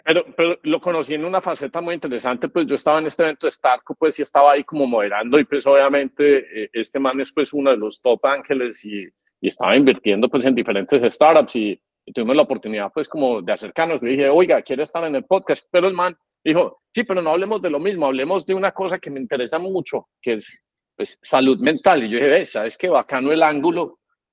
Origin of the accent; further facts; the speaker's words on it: Cali, Valle del Cauca, Colombia; accent: caleño; a nosotros también se nos sale el caleño, weón, de vez en cuando.